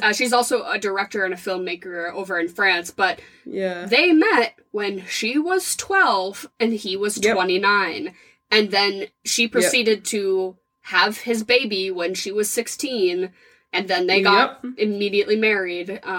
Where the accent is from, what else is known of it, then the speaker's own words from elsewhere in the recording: United States; I'm going to say Besson because I'm an American